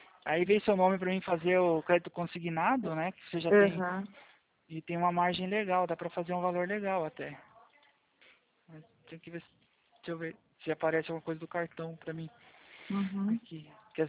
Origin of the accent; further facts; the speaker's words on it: Atibaia, São Paulo, Brazil; Eu sou aqui de Atibaia